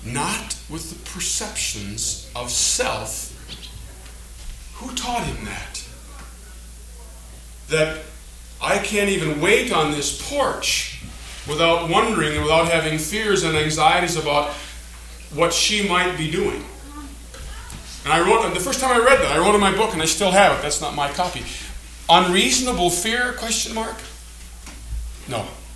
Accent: United States; I understand that my physical tastes are affected by the fact that I grew up in America and I like hamburgers better than poi.

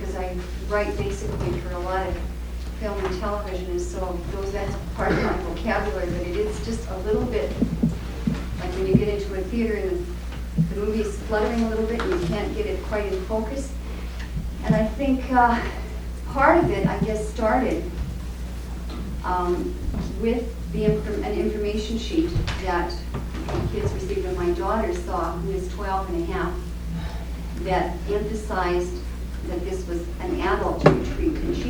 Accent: Edmonton, Alberta, Canada; I'm from Edmonton, Alberta.

